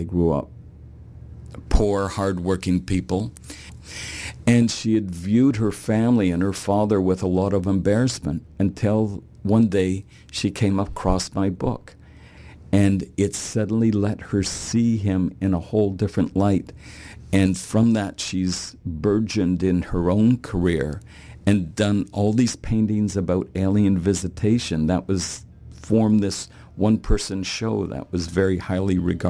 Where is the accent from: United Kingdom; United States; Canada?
Canada; And I just show up on the doorstep and say … I'm from Canada.